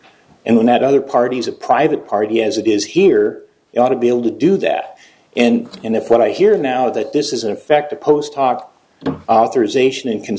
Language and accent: English; St. Louis, Missouri, United States; Well, I'm from St. Louis. That's true. I am from St. Louis, and that's where we filed the lawsuit.